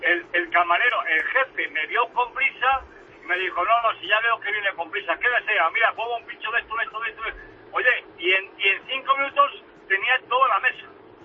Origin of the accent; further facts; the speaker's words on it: Galicia, Spain; Mira, por ejemplo, en mi tierra, y no es porque, pero casualidad, en mi tierra realmente... Un café con leche en cualquier nacional te cuesta un euro